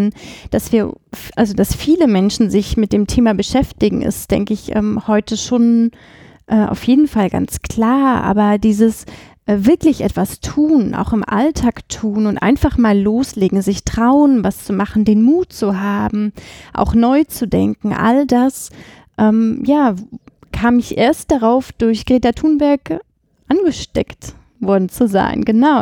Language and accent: German; Erfurt, Thuringia, Germany; now in Halle, Germany; Ich komme eigentlich aus Erfurt, gar nicht so weit.